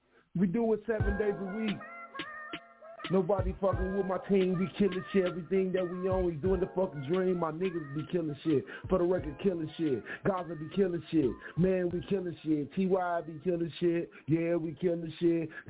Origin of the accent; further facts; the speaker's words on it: Chicago, Illinois, United States; Boroughs and everything, but I'm from Chirac, but I really love New York, man, with a passion